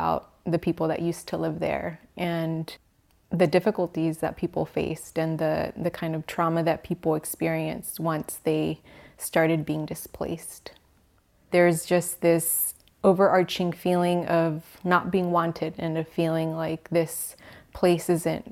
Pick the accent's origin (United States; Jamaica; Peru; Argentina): United States; Austin, Texas; So I grew up in Austin, in East Austin in particular